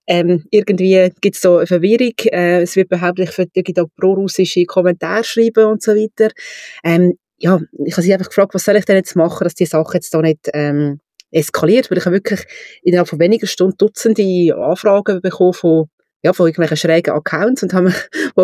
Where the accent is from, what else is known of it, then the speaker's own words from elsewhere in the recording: Lucerne, Switzerland; Shop in Luzern gibt, vor allem an dieser Adresse, weil das ist nämlich Luftlinie 200 Meter von dort, wo ich aufgewachsen bin.